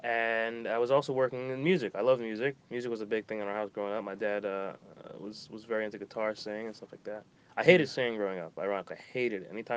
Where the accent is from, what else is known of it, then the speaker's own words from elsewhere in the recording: Boca Raton, Florida, United States; also born or lived in Miami, Florida; I was born in Miami, Florida, originally, and I'm